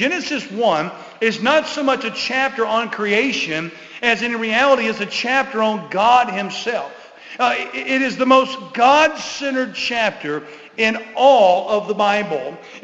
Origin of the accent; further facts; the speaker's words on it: Florida, United States; he always taught us at our church, growing up in Florida